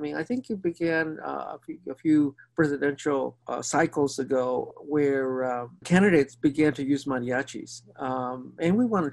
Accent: Healdsburg, California, United States; So that was the culture I grew up in poverty in Healdsburg, California, which is now considered part of the Bay Area.

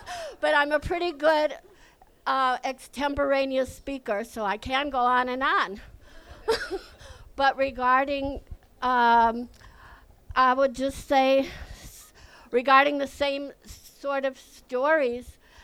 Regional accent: Milwaukee, Wisconsin, United States; So I grew up in Milwaukee, born and raised in this town, and I never lived anywhere else. I grew up on Washington Park neighborhood, on Spalding Place.

